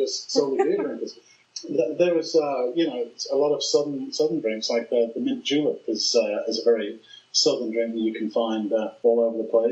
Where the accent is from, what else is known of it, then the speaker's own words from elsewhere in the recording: England, United Kingdom; I'm the Englishman who doesn't drink tea.